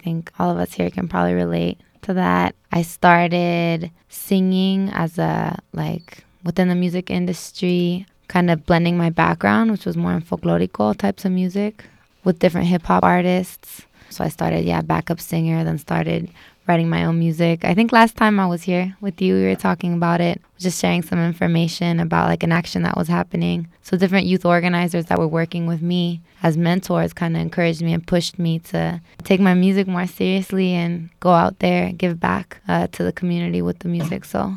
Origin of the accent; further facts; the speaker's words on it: San Francisco, California, United States; Pero growing up in San Francisco, being involved in things in the Mission District, shaped who I am as a person.